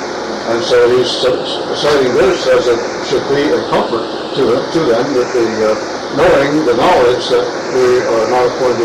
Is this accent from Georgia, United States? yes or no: no; Maryland, United States; Public school down in my hometown. Eastern Shore, Maryland.